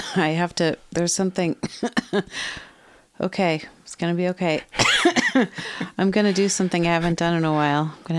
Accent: Minnesota, United States; now in Greenfield, United States; Minnesotan. We need garages. Yeah. I grew up with a garage.

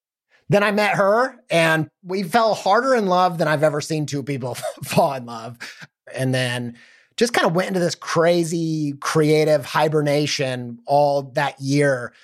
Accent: Midwest, United States; growing up in the Midwest in the suburbs, nobody knew anybody doing anything creative for a living whatsoever.

